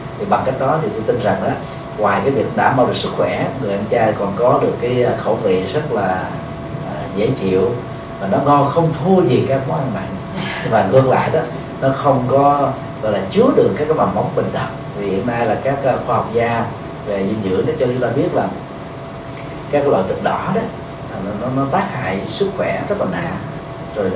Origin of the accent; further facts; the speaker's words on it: Ho Chi Minh City, Vietnam; Tôi thì sinh ra và lớn lên tại Sài Gòn